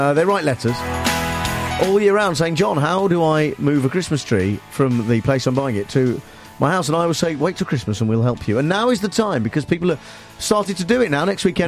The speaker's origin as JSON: {"language": "English", "region": "Scotland", "country": "United Kingdom", "lives_now": "Carlisle, United Kingdom", "said": "And being Scottish, I pay him in shortbread and heroin."}